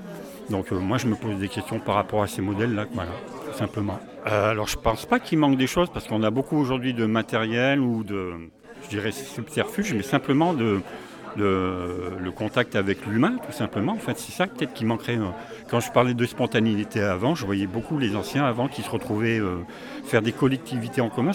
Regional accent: La Chapelle-en-Vercors, Auvergne-Rhône-Alpes, France; Moi je viens de la Chapelle en Vercors.

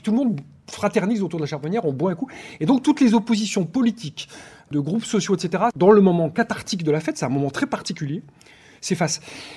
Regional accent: Bourgogne-Franche-Comté, France; Bon, j'ai passé mon enfance dans le Jura.

